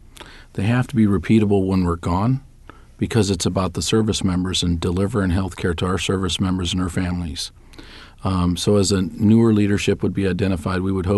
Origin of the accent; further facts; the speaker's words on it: United States; I mean, I'm proud to say I'm an American